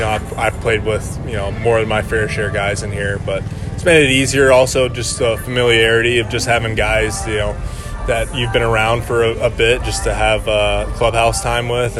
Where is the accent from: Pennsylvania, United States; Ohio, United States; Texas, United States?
Texas, United States; I'm from Texas, so I'm used to the heat.